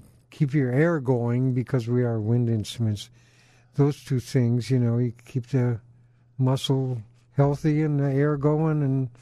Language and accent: English; Oshkosh, Wisconsin, United States; born there; And, I was born in Oshkosh, like you said, Wisconsin.